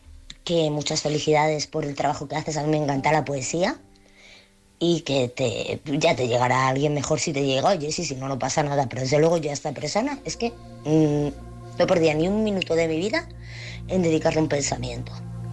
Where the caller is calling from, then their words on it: Madrid, Community of Madrid, Spain; de Madrid